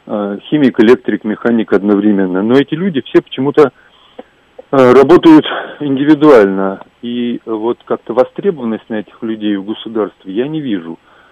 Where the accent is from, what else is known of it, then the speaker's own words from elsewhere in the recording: Moscow, Russia; Я из Москвы.